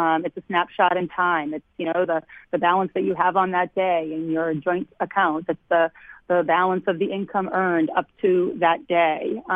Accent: Lowell, Massachusetts, United States; I grew up in Lowell in a working-class family, but, I started my own business.

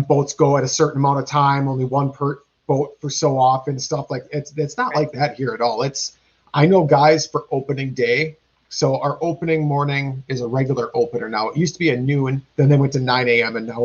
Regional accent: Wisconsin, United States; I'm from Wisconsin and we drag out everything.

